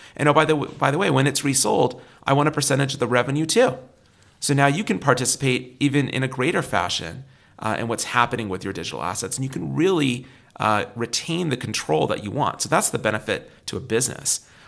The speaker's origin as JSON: {"language": "English", "town": "San Francisco", "region": "California", "country": "United States", "tie": "born or raised there", "said": "And, you know, I grew up in San Francisco."}